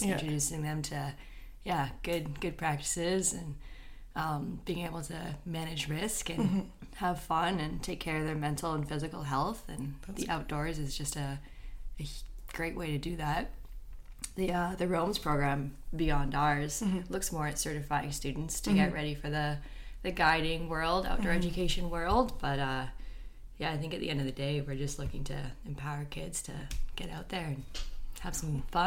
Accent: Victoria, British Columbia, Canada; also born or lived in Okanagan; I actually was born on the island. I grew up in Victoria.

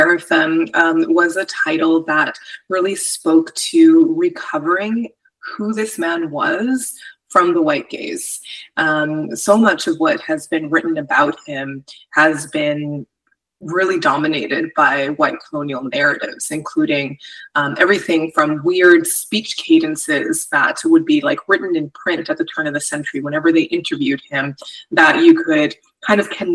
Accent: Edmonton, Alberta, Canada; born there; now in Vancouver, Canada; Yeah, I'm an Afro-Latina person, and I was born in Treaty 6 Amiskwichi, also colonially known as Edmonton and the traditional homelands of the Cree, Dene, Soto, Métis, Blackfoot, and Inuit nations. And I moved to so-called Vancouver

